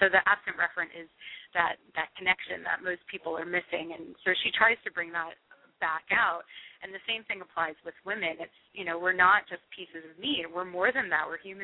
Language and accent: English; Miami, Florida, United States; Born and raised in Miami. My mom was originally from Mexico City and wound up there, and that's where I wound up. So, yeah, great place to grow up